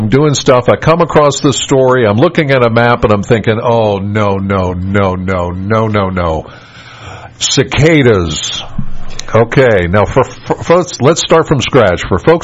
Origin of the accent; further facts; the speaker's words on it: Penns Valley, Pennsylvania, United States; now I live out in a rural area, I'm from Penns Valley, and I've got 12 acres